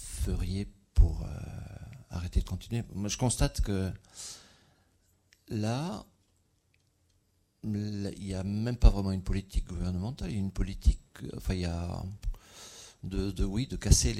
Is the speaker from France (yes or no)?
yes; France; born there; Ben, moi, je suis né en France.